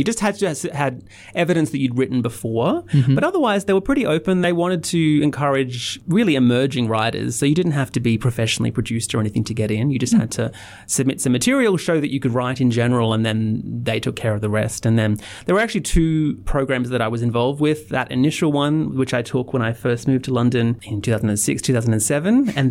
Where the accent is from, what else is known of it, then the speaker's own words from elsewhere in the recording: Brisbane, Queensland, Australia; moved away as an adult; now in Armidale, Australia; I'm originally from Brisbane, and I moved to Armidale about 6 years ago to teach here at UNE.